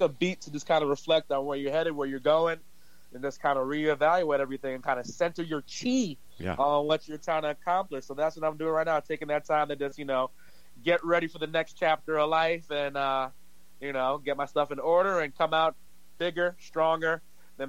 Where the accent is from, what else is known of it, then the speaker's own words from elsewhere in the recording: New Jersey, United States; and I'm New Jersey.